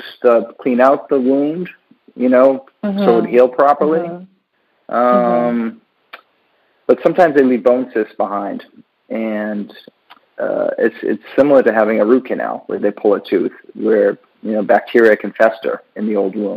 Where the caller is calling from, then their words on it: Miami Beach, Florida, United States; I'm calling from Miami Beach, Florida.